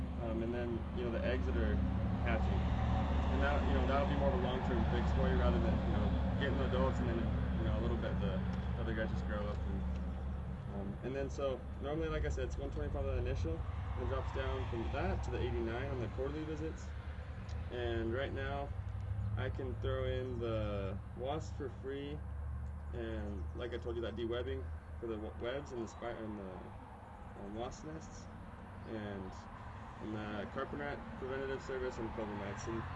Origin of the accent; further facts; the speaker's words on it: Wyoming, United States; now in Logan, United States; I'm from Wyoming. Yeah. But I live in Logan right now.